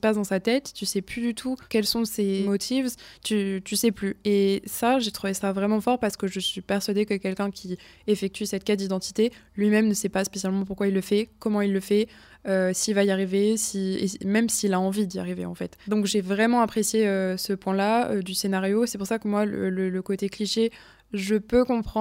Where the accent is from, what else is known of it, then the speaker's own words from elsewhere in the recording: France; de découvrir ce que j'ai loupé en grandissant en France